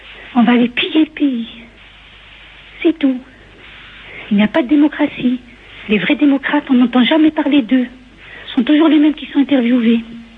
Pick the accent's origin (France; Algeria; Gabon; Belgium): Algeria; je suis algérienne